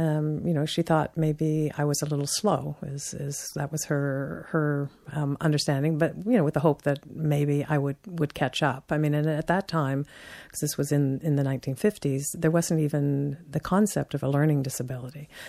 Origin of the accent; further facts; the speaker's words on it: Peterborough, Ontario, Canada; also born or lived in Toronto; 1951 in Canada, and my father was an engineer, and so we moved when I was five to Peterborough, a small town outside of Toronto, where the General Electric was and where he had his career. So I grew up in sort of small town Ontario.